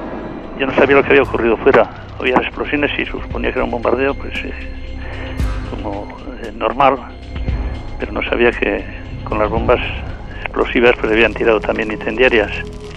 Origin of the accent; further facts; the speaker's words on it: Guernica, Basque Country, Spain; me dijo, ¿pero de dónde eres? Y tal, y dije, pues de Guernica